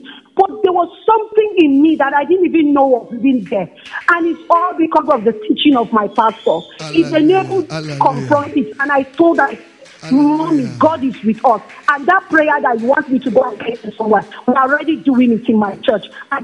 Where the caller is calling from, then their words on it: Abuja, Federal Capital Territory, Nigeria; I'm calling from Abuja.